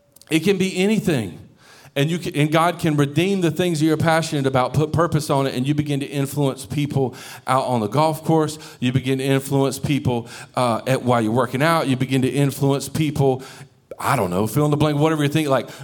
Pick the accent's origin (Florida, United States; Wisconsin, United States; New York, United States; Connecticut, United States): Connecticut, United States; Stepney; I grew up in Stepney. I grew up in this little town. Beautiful. Loved it.